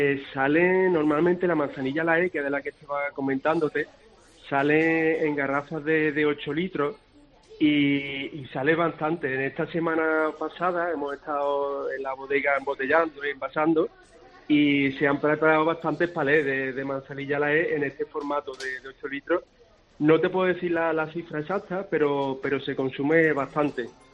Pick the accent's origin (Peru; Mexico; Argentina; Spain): Spain; Córdoba, Andalusia; estoy en Córdoba, en mi tierra